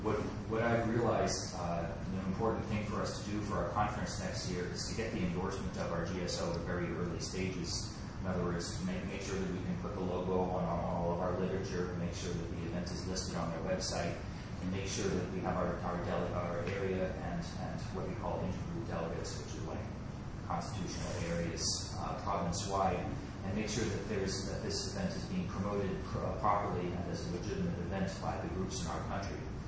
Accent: Dublin, Leinster, Ireland; I'm an alcoholic from Dublin, Ireland.

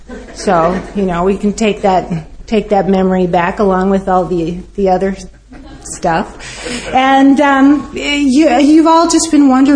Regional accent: Minneapolis, Minnesota, United States; I'm an alcoholic. I'm from Minneapolis, Minnesota.

